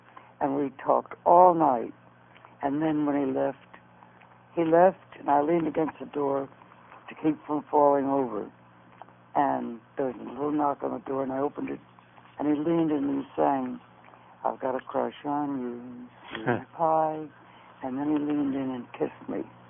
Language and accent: English; Philadelphia, Pennsylvania, United States; also born or lived in Boston; I'm from Philadelphia. It's the same thing.